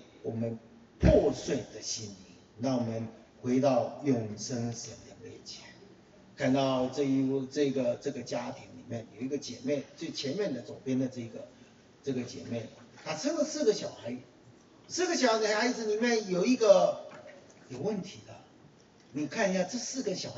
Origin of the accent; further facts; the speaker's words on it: China; 我们中国人常常讲的说，向前看齐。